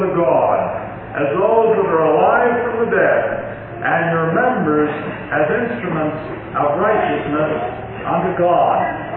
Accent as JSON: {"language": "English", "country": "Canada", "said": "Perhaps some of you know that I'm a Canadian citizen. And when I cross the border, I enter the United States as a visitor."}